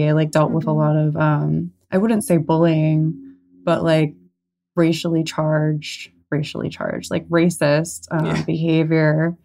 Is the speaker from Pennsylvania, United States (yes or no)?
no; Corona del Mar, California, United States; also born or lived in Irvine; I was born I was born in Irvine, California, which is a very boring suburb in Orange County. And I was raised, man, all over, really. I lived with my dad in Corona del Mar for the first like 8 years of my life.